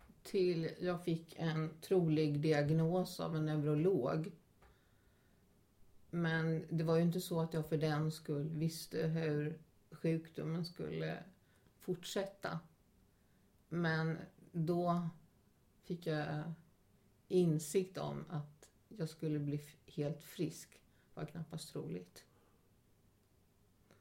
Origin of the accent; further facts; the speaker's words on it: Småland, Sweden; Jag är född 1952, uppvuxen i Småland med en god barndom.